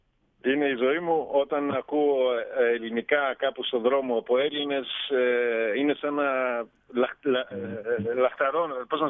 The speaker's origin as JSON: {"language": "Greek", "town": "Hanover", "region": "Lower Saxony", "country": "Germany", "tie": "born or raised there", "said": "έχω φίλους με τους οποίους μεγάλωσα εδώ στο Ανόβερο"}